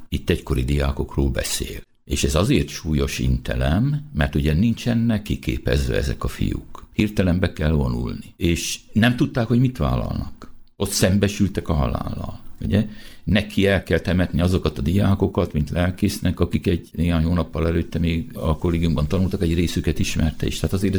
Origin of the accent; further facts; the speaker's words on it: Debrecen, Hajdú-Bihar, Hungary; Debreceniként nem lehetünk mások, mint elfogultak